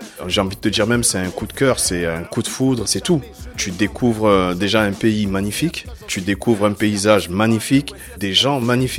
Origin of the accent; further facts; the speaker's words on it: Marseille, Provence-Alpes-Côte d'Azur, France; born there; je suis né à Marseille, je suis originaire de la Guadeloupe, mais en étant en Tanzanie, en Afrique, j'avais l'impression d'être africain en fait.